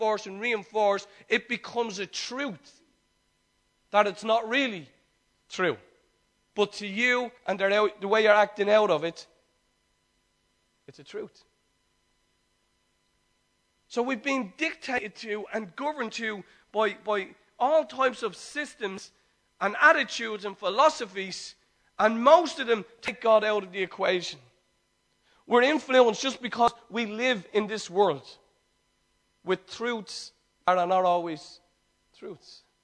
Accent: United States; when I grew up in Dalton's Barn, whether it was spoken or not

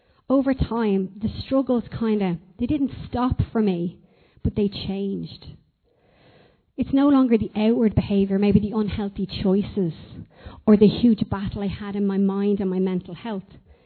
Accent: Ireland; I think it really typifies us as Irish people, that we don't like to be seen to stand up and blowing our own trumpet

